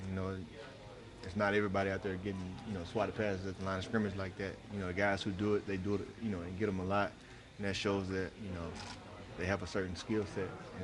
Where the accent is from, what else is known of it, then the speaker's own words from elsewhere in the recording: Mississippi, United States; I'm from Mississippi, so we do Thanksgiving a little bit different.